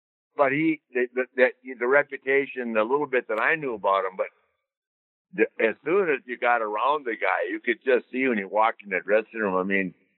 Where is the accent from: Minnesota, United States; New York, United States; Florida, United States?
Minnesota, United States; Minneapolis; I grew up on Harley. I'm from Minneapolis.